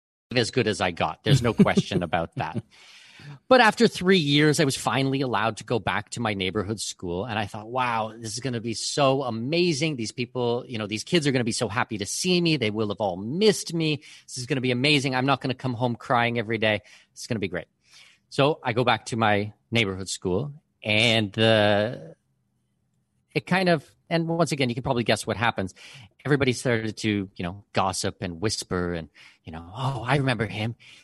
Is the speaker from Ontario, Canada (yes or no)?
yes; Ontario, Canada; born there; Yeah, so I'm born in southwestern Ontario. I'm Canadian.